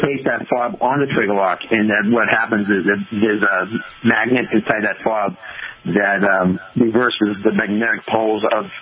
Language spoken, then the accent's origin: English; Lawrence, Massachusetts, United States; I grew up in Lawrence, Mass.